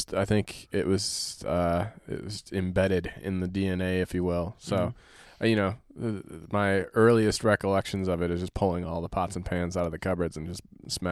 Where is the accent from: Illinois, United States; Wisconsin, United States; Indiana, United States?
Wisconsin, United States; Green Lake; Green Lake, Wisconsin.